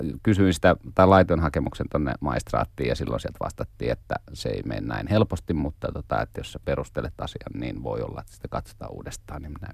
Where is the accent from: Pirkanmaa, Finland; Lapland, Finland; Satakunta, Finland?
Lapland, Finland; Keminmaa; born there; Ja kun mä oon syntynyt Keminmaalla, joka ei siis ilmeisesti, se ei ole siis Lappia, mutta kuitenkin näin.